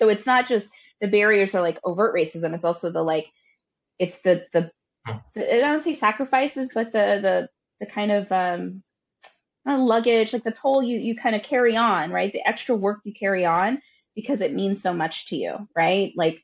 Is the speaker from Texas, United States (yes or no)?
yes; El Paso, Texas, United States; born there; So my first language is English.